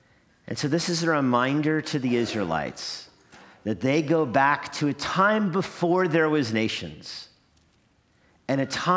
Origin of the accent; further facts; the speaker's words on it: New Mexico, United States; So my mom was adopted and my dad was from New Mexico and I'm from New Mexico